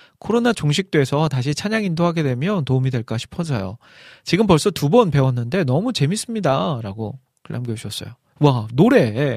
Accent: South Korea; 아 이런 거 보면 참 부끄러워요. 한국 사람으로서 한국에 대해서 더 역사에 대해서도 막 공부하고 알아야 되는데

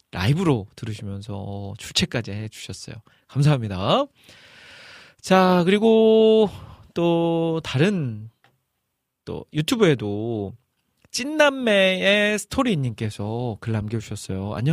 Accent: Jeolla, South Korea; 저는 이제 전라도 사람이잖아요. 전라도.

